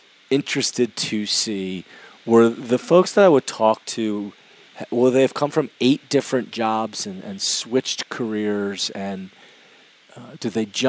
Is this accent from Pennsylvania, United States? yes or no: no; Rockville, Maryland, United States; as we talked earlier, I grew up in Rockville, Maryland, went to school in Bethesda, Maryland, and did the same journey 8 hours west to do that.